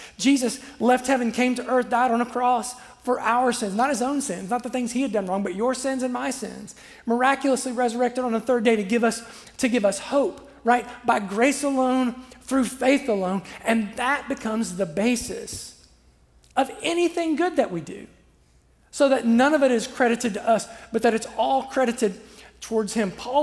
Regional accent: Ohio, United States; Where I grew up in Southern Ohio, we'd say cow pies, right?

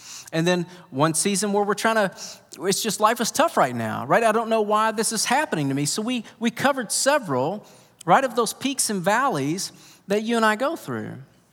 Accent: Kentucky, United States; Then I just reminded him I'm from Kentucky and that was normal for me.

